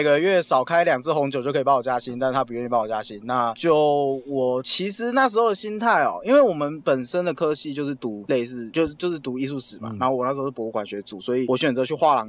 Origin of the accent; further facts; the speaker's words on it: Hsinchu, Taiwan; 那我那时候人是在新竹嘛，因为我是新竹人